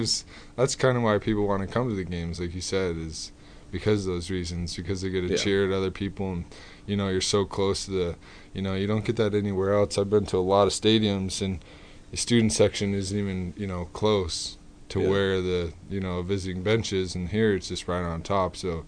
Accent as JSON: {"language": "English", "region": "Utah", "country": "United States", "tie": "born or raised there", "said": "You know, growing up in Utah, watching Aggie basketball, it's something that, you know, you're proud of because of the tradition here."}